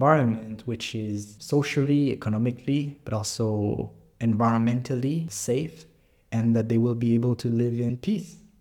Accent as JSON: {"language": "English", "country": "Canada", "tie": "born there", "said": "First of all, I was born in Canada, so of course, you'd be growing next to plenty of natural resources."}